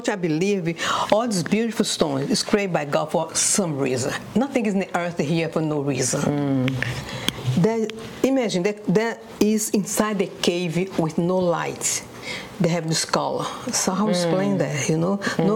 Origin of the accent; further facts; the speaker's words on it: Brazil; I'm from Brazil.